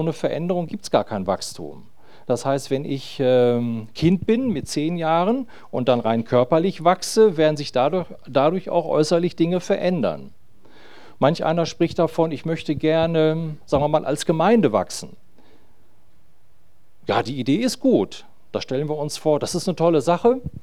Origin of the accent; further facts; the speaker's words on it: Bielefeld, North Rhine-Westphalia, Germany; meine liebe Frau Ulla ist dabei, wir kommen aus Bielefeld, haben 3 erwachsene Kinder.